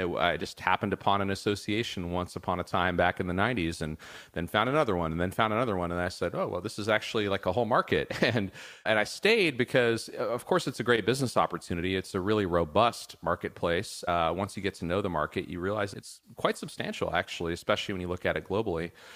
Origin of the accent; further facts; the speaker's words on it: California, United States; so I'm from California, grew up in Silicon Valley, been programming computers since I was in single digit years